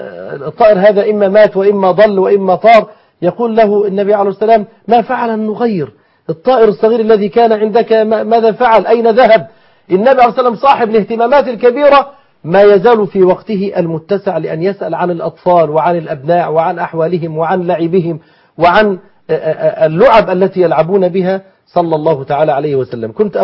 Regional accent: Upper Egypt, Egypt; وأنا صعيدي حتى لا يغضب الصعيد، أنا صعيدي أصلا

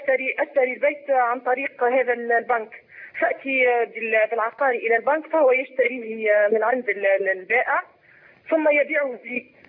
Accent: Tunisia; أنا من تونس

